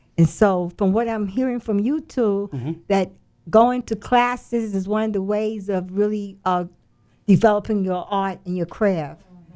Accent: Brooklyn, New York, United States; also born or lived in Manhattan; I'm born in Manhattan, though, but I'm from Brooklyn.

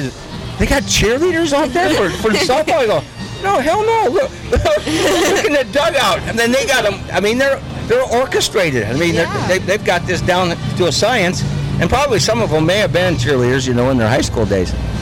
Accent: Des Moines, Iowa, United States; I'm a pizza snob, even though I'm from Des Moines, Iowa.

